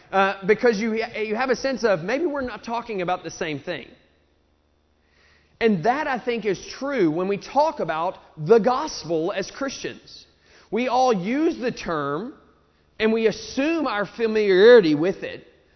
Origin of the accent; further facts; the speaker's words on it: Southern United States, United States; accent: southern redneck; I still have my southern redneck accent, which is not quite as novel where I'm from.